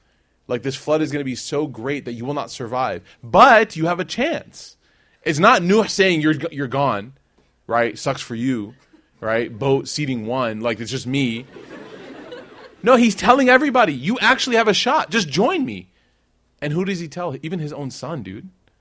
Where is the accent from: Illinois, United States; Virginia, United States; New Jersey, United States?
Illinois, United States; Chicago; So you're seeing now, like, guys, I grew up in Chicago. Like, I grew up with this, right?